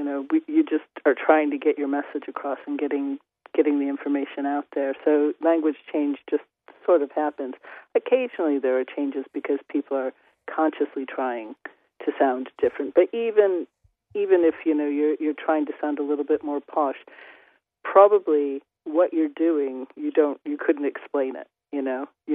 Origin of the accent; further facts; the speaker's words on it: New York, United States; my accent isn't what it used to be, but I'm from upstate New York, and I was very often mistaken for Canadian here